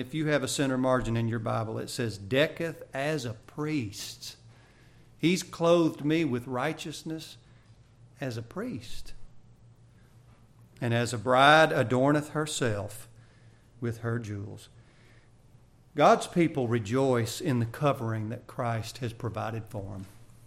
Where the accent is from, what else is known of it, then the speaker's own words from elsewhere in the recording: Nashville, Tennessee, United States; I grew up in Nashville, and we'd go down to, my family lived in Louisiana.